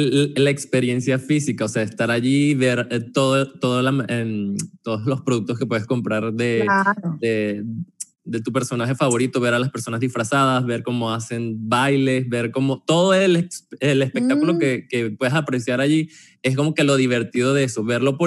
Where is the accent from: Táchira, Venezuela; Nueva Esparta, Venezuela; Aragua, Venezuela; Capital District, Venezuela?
Aragua, Venezuela; Maracay; Bueno, yo soy del Castaño, el Castaño, Maracay presente.